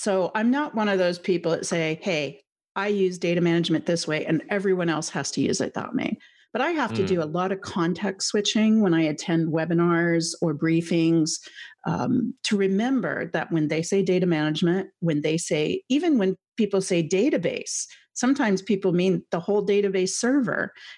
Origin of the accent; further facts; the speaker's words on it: Canada; Let's be polite because I'm Canadian.